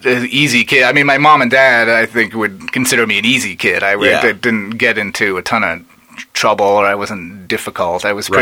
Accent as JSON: {"language": "English", "town": "Denver", "region": "Colorado", "country": "United States", "tie": "born or raised there", "said": "I mean, I've lived in and around Denver my whole life."}